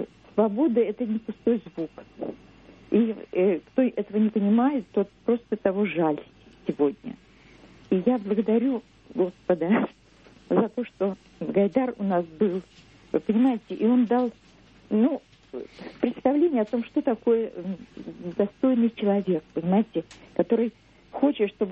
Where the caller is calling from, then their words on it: Moscow Oblast, Russia; Я из Московской области.